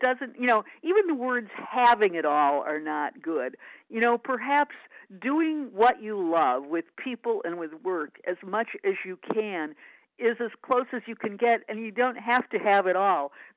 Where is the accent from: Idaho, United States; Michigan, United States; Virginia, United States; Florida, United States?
Michigan, United States; And growing up in Michigan, everything was connected to the auto industry.